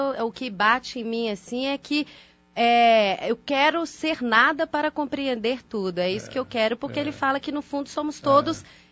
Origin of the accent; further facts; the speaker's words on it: Inimutaba, Minas Gerais, Brazil; also born or lived in Curvelo; eu, né, que nasci, uhum, em Curvelo, porque em Inimutaba, uhum, não tinha hospital.